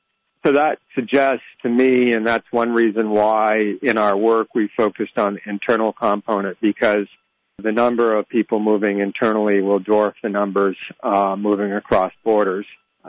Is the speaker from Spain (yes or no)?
no; Massachusetts, United States; now in New York, United States; I live in New York, but I grew up in Massachusetts.